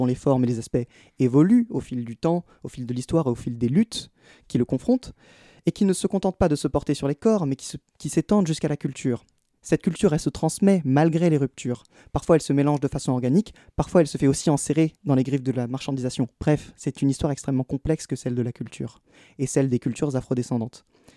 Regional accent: Guadeloupe, France; je suis antillais, plus exactement je suis guadeloupéen et donc afro-descendant

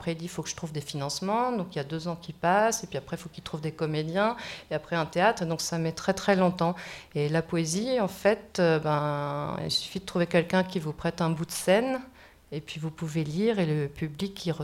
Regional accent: Mexico; also born or lived in Spain; Je suis née en Espagne d'une mère argentine et d'un père italien qui est décédé. Non, je ne suis pas espagnole. Je suis née italienne et maintenant je suis également française suite au mariage de ma mère avec un grand type français. J'ai grandi au Mexique

